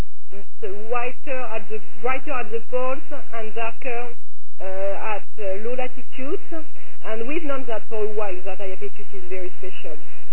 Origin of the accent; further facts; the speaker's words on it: France; Oh, I'm from France.